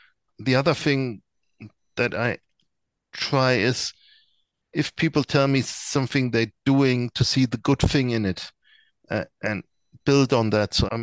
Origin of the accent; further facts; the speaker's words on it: Germany; English is a second language; So I'm from Germany, that's not what I'm used to.